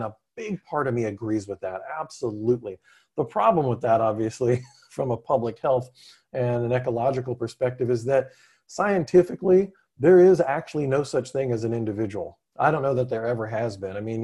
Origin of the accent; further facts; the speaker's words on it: Nashville, Tennessee, United States; I just mentioned growing up in Nashville, Tennessee, and being able to swim in Percy Priest Lake, which was made possible by a dam.